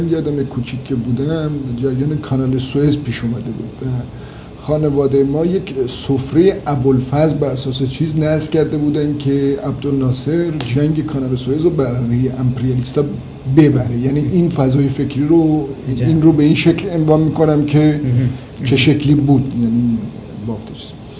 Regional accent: North, Iran; born there; من متولد 1326 هستم، در شمال ایران به دنیا آمدم.

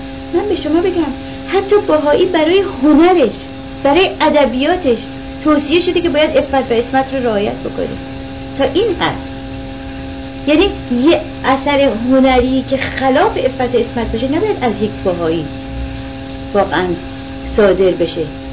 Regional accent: Iran; در ایران که من در اون محیط بزرگ شدم،

